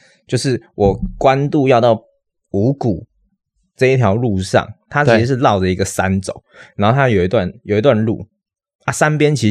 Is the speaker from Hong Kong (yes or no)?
no; Taiwan; 但是我是台湾人情味的代表吧